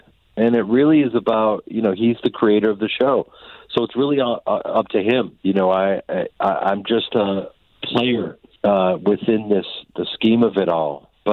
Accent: Chicago, Illinois, United States; You know, I'm a guy from Chicago who's a stage actor

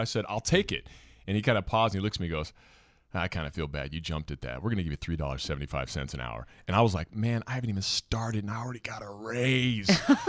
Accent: Lincoln, Nebraska, United States; Yeah, you know, I grew up in Lincoln, Nebraska, obviously, and that's where the University of Nebraska is.

